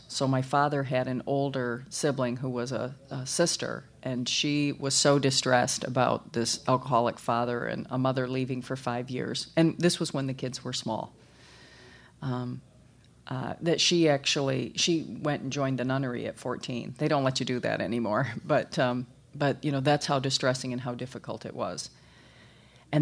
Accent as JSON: {"language": "English", "region": "Michigan", "country": "United States", "lives_now": "Los Angeles, United States", "said": "I was paying off student loans here in Los Angeles. Again, I'm originally from Michigan"}